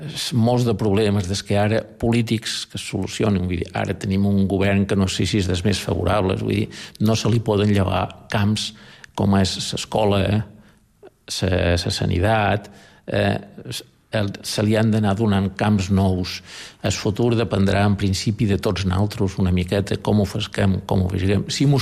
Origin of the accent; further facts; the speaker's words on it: Balearic Islands, Spain; jo som formenterer. El meu pare era formenterer. I, bueno, jo crec que mos podran considerar tot com a eivissencs.